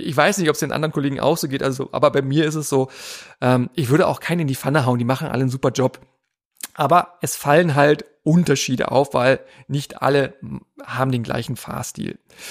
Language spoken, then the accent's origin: German; East Germany, Germany; ich komme aus dem Osten.